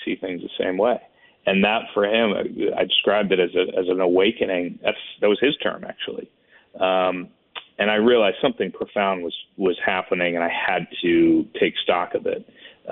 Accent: Greenwich, Connecticut, United States; also born or lived in Clarksburg / Chicago; Well, I've lived in each of them. I grew up in Greenwich, which is a you know, kind of wealthy suburb of New York City

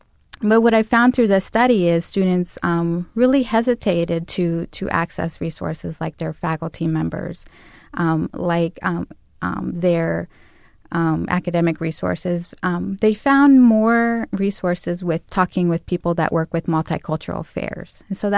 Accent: Mexico; I'm originally from Mexico. I speak Spanish.

